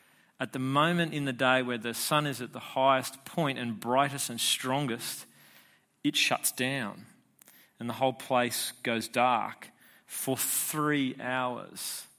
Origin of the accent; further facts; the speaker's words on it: New South Wales, Australia; There was a monument erected, you know, in my hometown back in the Shire.